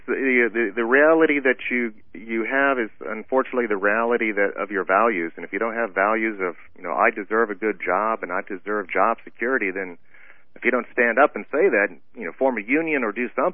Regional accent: United States; being the American tourist in my own country

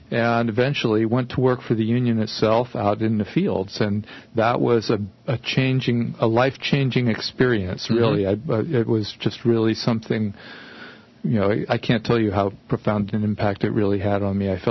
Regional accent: Oakland, California, United States; Well, you know, Peter, I grew up in Oakland, and I didn't know anything about immigration growing up.

